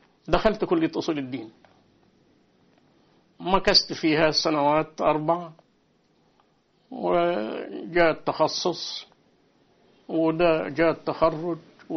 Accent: Upper Egypt, Egypt; البلد عندي أنا هي قرية من صعيد مصر

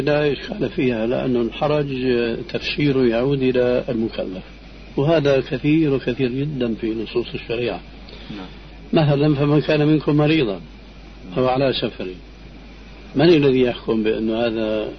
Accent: Syria; والعامة يقولون عندنا في سوريا الفرس من الفارس

